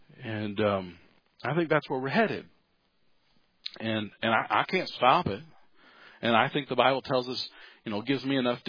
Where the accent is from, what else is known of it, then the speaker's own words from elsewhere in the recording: United States; But as an American, I don't like the fact that we're even tied to China.